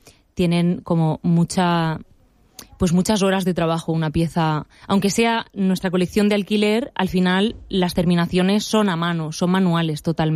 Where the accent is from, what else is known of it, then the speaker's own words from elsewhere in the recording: Valencian Community, Spain; Entonces pensé que si me venía a esta zona, que al final es de donde soy, podía conseguir más clientas.